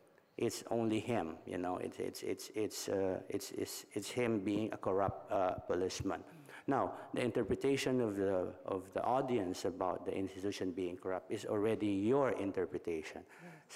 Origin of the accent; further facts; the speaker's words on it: Philippines; as a Filipino and as a Filipino filmmaker, I would love my film to have a better and good reception in the Philippines, because this is about the Filipino people and the situation in our country.